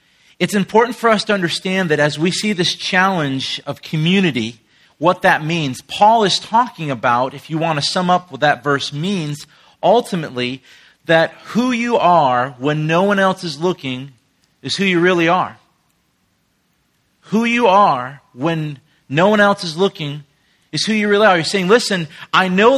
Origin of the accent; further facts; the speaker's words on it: Rhode Island, United States; I'm not from Louisiana. I'm from the north. And there said, some people said, well, from Monroe or Shreveport? Keep going, brother. I'm from the north, like Rhode Island.